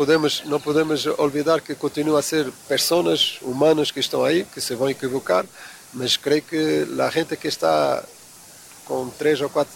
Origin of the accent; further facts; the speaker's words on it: Portugal; Spanish is a second language; para mí era muy fácil llegar aquí como portugués